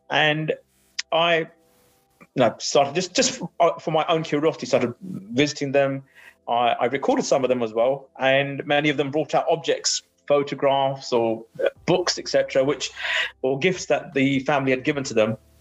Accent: United Kingdom; born there; And I, as a British-born Sikh, had never heard of them.

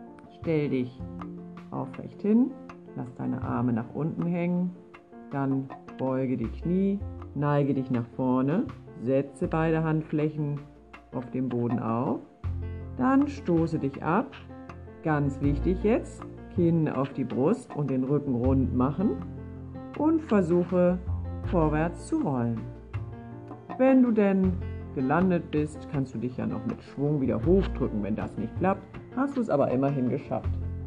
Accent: Bremen, Germany; Da, wo ich herkomme, in Bremen, da heißt er Kalabums.

